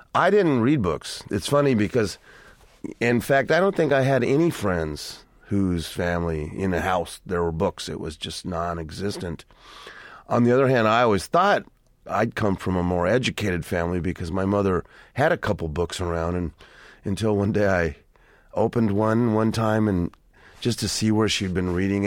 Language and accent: English; United States; I just think that's the sort of barrier reef of all Chicanos. We all go through this in varying forms of, it's just being Mexican-American